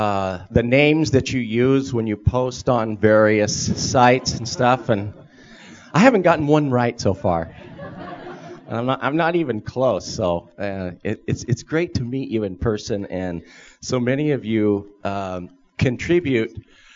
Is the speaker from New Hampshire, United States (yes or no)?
no; Moscow, Idaho, United States; I'm from Moscow, Idaho.